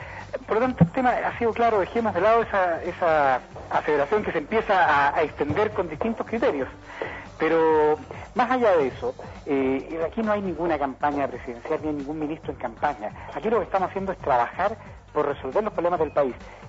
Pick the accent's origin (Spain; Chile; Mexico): Chile; me siento tremendamente contento de lo que logramos todos como chilenos en ese evento.